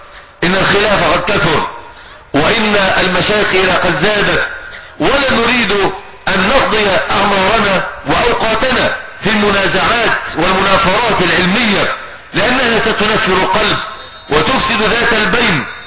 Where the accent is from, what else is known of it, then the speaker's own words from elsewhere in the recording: Egypt; بلادنا مصر